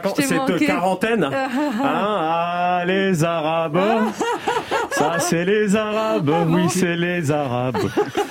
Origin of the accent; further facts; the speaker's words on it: Switzerland; ils viennent claquer leurs bénéfices ou déposer leur fric chez nous, en Suisse.